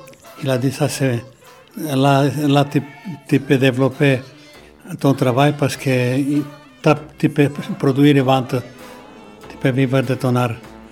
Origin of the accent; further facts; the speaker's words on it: Serbia; French is a second language; now in France; Je viens de la Serbie. Stavujevac, c'est le village où je suis né.